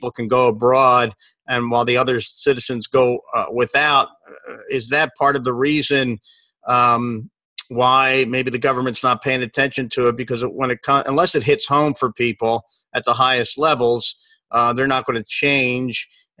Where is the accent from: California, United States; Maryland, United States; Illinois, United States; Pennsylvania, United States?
Pennsylvania, United States; Philadelphia; we've had incidents just recently where a senator's back in my hometown of Philadelphia